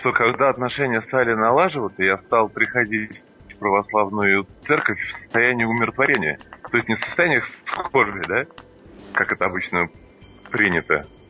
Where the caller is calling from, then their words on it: Tolyatti, Samara Oblast, Russia; я из Тольятти.